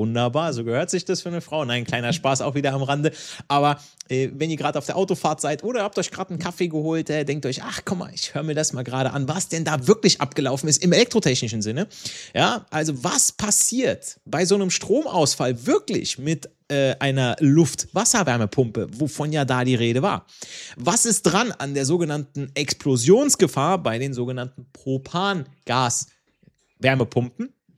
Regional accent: Berlin, Germany; Icke bin Berliner.

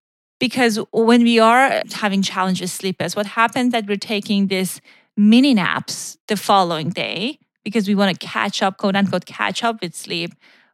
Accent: Iran; It's funny, when I was growing up in Iran, I don't know, like 10 years ago, no, about like 25 years ago, 30 years ago

